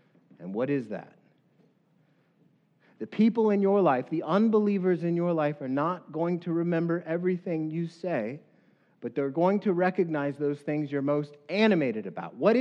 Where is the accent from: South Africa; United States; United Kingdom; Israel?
United States; El Paso, Texas; If you don't know what I just said, don't worry, I'm from El Paso.